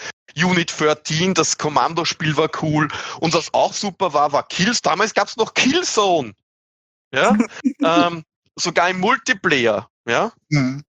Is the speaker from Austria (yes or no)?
yes; Austria; accent: Austrian; Und dann war aber mein Dialekt zu österreichisch